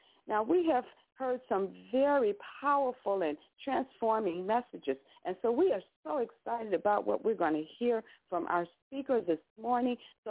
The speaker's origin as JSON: {"language": "English", "town": "Chicago", "region": "Illinois", "country": "United States", "said": "from Chicago"}